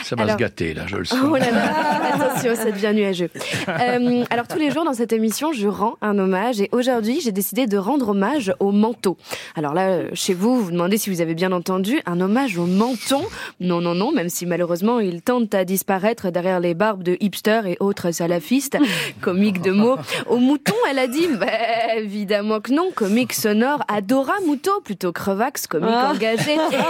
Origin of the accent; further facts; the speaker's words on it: Réunion, France; J'ai découvert ça, le concept des vêtements chauds, en arrivant en métropole, puisque j'ai grandi à La Réunion.